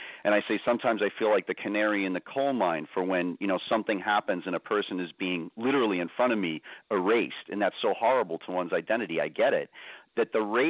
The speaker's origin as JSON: {"language": "English", "town": "Boston", "region": "Massachusetts", "country": "United States", "said": "I'm an American, but I'm from Irish descent, so you'll see it. That's why I say I'm Boston Irish more than anything else."}